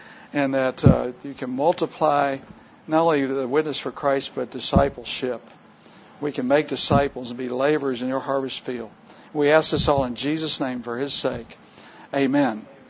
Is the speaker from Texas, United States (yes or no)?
no; Virginia, United States; His great-grandfather moved his whole family from way out what's now West Virginia to my hometown of Virginia